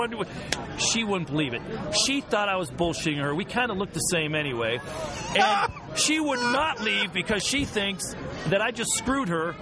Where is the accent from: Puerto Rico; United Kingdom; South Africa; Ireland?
Puerto Rico; also born or lived in Venezuela; I was I grew up in Puerto Rico, Venezuela, Puerto Rico.